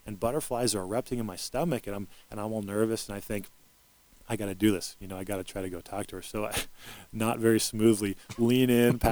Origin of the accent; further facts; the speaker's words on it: California, United States; She says, you're American? I said, yeah, I'm from California, and this is my buddy Nate